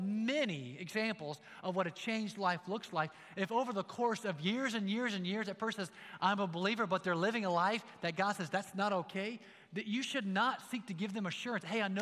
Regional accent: Scotland, United Kingdom; like I'm Scottish, wee little man up in a tree.

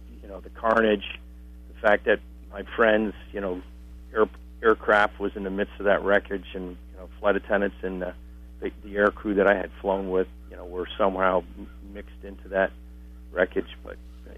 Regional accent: United States; I've never seen such unity as an American of what I saw in New York City.

